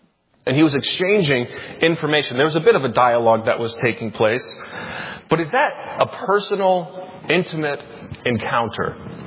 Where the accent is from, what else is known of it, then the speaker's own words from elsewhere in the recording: Michigan, United States; I'm from Michigan. You guys.